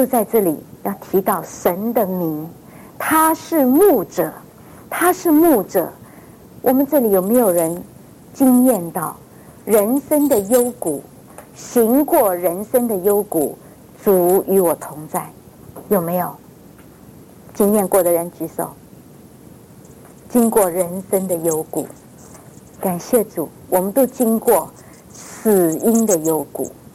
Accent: Taiwan; now in United States; 我说像我们在台湾女孩子都拿过枪了

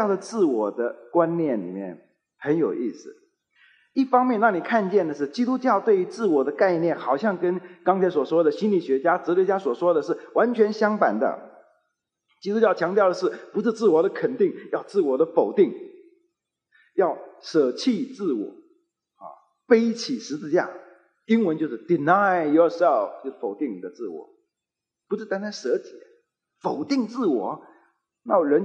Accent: Fujian, China; 我们闽南人都这样讲

